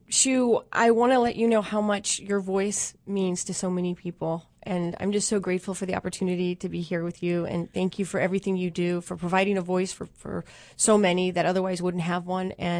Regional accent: Mount Vernon, Virginia, United States; And I grew up in Virginia in Mount Vernon.

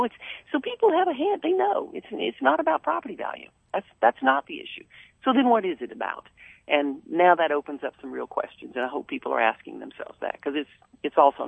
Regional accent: Massachusetts, United States; I came from Massachusetts. We didn't have HOAs up there.

